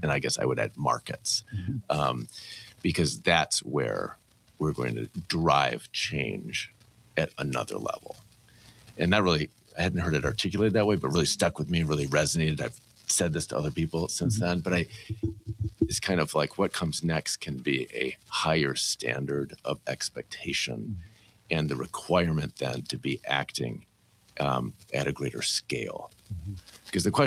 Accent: Minnesota, United States; I find when I'm abroad, I'm an American. Mm-hmm. I'm not Minnesotan.

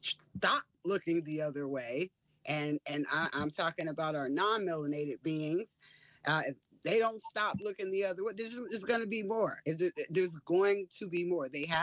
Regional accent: South Africa; born there; I was born in South Africa.

